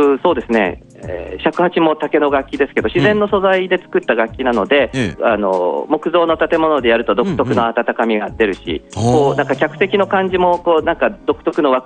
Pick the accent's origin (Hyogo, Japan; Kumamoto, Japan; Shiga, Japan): Kumamoto, Japan; Yamaga; こうわざわざ狙ったわけじゃないんですけど、僕の地元の山鹿の